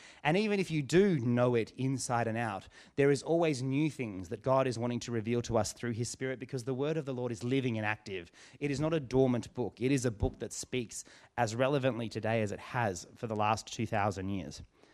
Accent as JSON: {"language": "English", "region": "Western Australia", "country": "Australia", "tie": "born or raised there", "said": "I am from born and raised in Western Australia, and I recently went over to visit my family after a long time of not being allowed to go."}